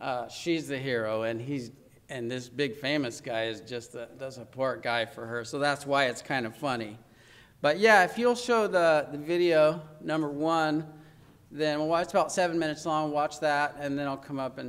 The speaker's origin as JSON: {"language": "English", "region": "Oregon", "country": "United States", "said": "I am from Oregon."}